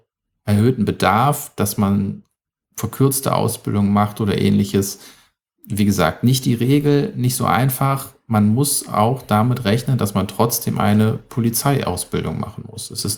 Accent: Cologne, North Rhine-Westphalia, Germany; Köln meine Heimatstadt

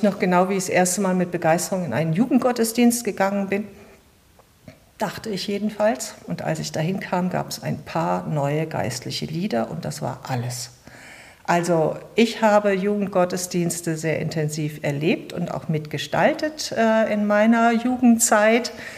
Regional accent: Cologne, North Rhine-Westphalia, Germany; moved away as an adult; now in Munich, Germany; Bin aus Köln ursprünglich geboren und bin dann 1983 nach München bzw. eben nach Bayern gekommen.

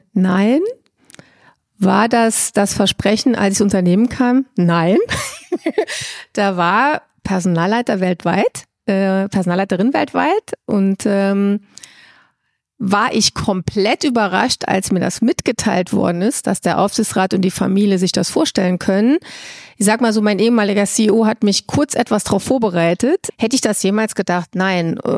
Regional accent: Holz, Saarland, Germany; meine Eltern sind ja beide Saarländer und ich bin in Saarland dann groß geworden, in Holz bei Saarbrücken. Und ehrlich gesagt, habe ich vor 20 Jahren gesagt, ich verlasse dieses wunderbare Saarland und gehe in die große Welt. So, und jetzt bin ich wieder hier.

